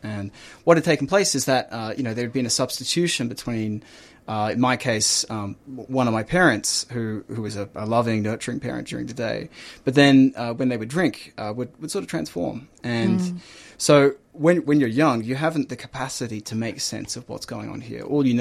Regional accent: Melbourne, Victoria, Australia; I grew up in Melbourne. I grew up in Ivanhoe.

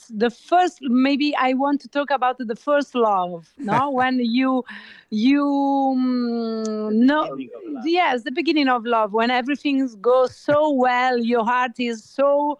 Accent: Genoa, Liguria, Italy; And I come from Genoa

